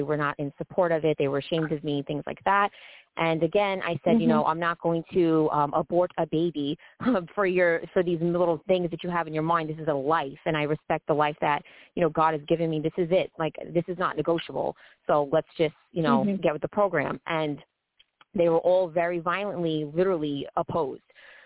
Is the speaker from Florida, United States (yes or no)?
no; New York, United States; So, because I come from New York and the shelter system is packed.